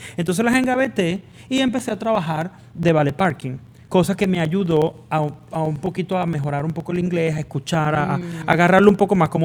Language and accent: Spanish; Venezuela; moved away as an adult; cuando yo llegué de Venezuela, como todo el mundo que llega inmigrante a este país